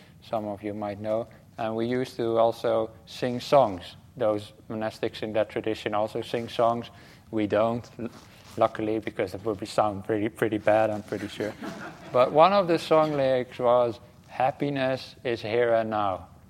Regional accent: Rotterdam, South Holland, Netherlands; I'm from Rotterdam.

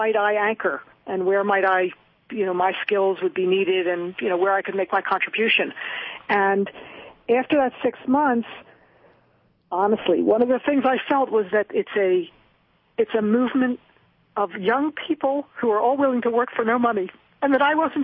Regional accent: Philadelphia, Pennsylvania, United States; also born or lived in Colorado, United States; Well, it's a return to Philadelphia. I grew up in Philadelphia, and I returned with my 15-year-old son, and we came back.

